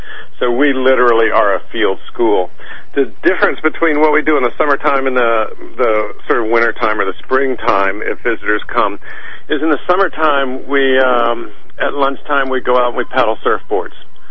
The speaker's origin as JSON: {"language": "English", "town": "Miami", "region": "Florida", "country": "United States", "tie": "born or raised there", "said": "I grew up in Miami."}